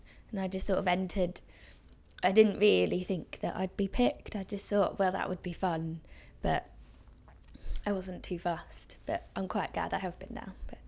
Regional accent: Hampton, London, United Kingdom; I'm 22 and I'm from Hampton in the London Borough of Richmond.

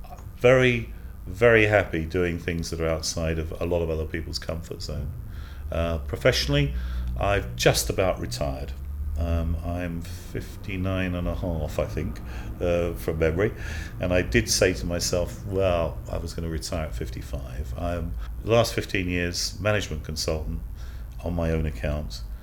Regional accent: East of England, United Kingdom; I grew up in Huntingdonshire. That's where I'm from. So my nearest big town city was Cambridge, which is where I'm from.

